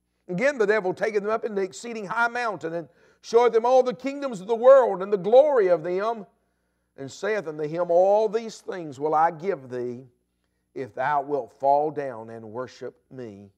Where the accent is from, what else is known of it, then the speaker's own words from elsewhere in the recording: Alabama, United States; I grew up in Alabama, so I enjoy college football. Roll Tide, amen.